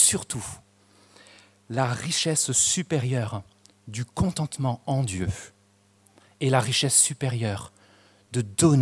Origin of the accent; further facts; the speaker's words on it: France; on n'est pas aidé par le fait qu'on est français